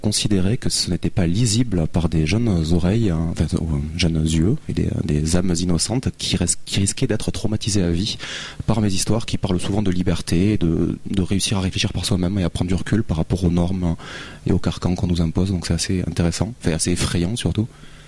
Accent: France; Sans renier absolument le fait que je suis français

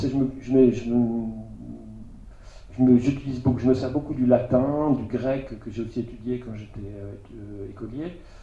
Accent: Pays de la Loire, France; first language Vendée patois; Je suis un rural, là. Les ruraux dans la science-fiction sont assez rares. J'ai parlé de patois vendéen jusqu'à l'âge de 10 ans, ce qui me rapproche plutôt des Québécois.

